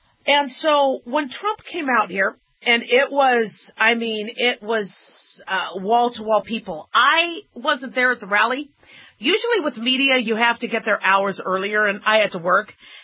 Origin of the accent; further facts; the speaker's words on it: Nevada, United States; First of all, I come from Nevada, and Nevada's an awesome state.